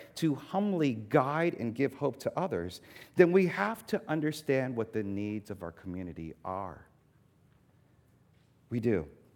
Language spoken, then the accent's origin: English; East Coast, United States; Growing up on the East Coast, we had these things called lightning bugs